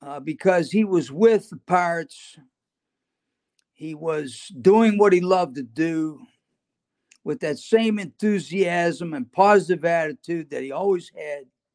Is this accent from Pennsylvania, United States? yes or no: yes; Pennsylvania, United States; You know, I grew up like that in Western Pennsylvania.